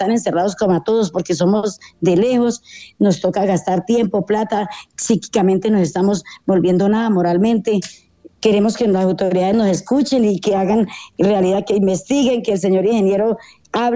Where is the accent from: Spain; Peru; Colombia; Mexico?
Colombia; Somos colombianos y nuestros departamentos es igual que si fuera el Meta.